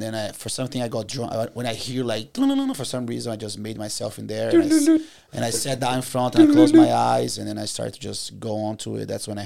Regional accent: United Kingdom; And then I said, well, because I come from Great Britain.

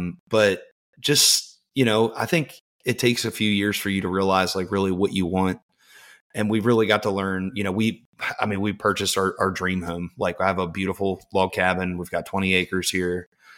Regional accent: Maryland, United States; So I grew up in Maryland.

